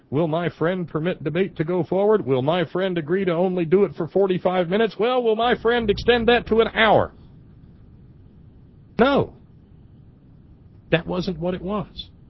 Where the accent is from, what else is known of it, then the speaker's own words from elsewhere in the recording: United States; when I see the behavior I saw here today as an American